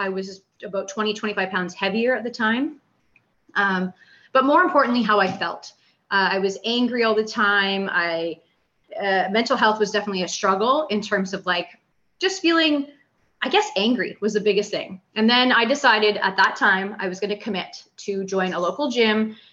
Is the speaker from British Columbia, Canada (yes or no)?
no; Cambridge, Ontario, Canada; now in Woodstock, Canada; I'm born and raised in Cambridge, Ontario, and didn't move to my current location in Woodstock, Ontario until November of 2018.